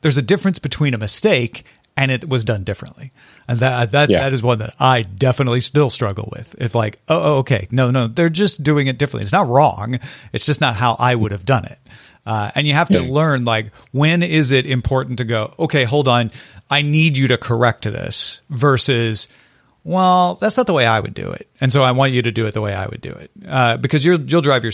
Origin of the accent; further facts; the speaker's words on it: Missouri, United States; from the Illinois side of Missouri.